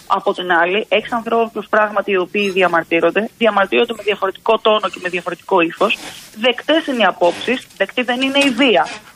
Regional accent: Karpenisi, Central Greece, Greece; να πάτε στο χωριό μου στο Καρπενήσι

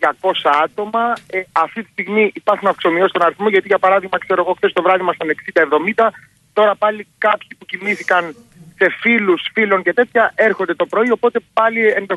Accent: Manchester, North West England, United Kingdom; Εγώ προσωπικά είμαι από το Manchester, που είναι στη Βόρεια Αγγλία, οπότε δεν μπορώ να γυρίσω πίσω.

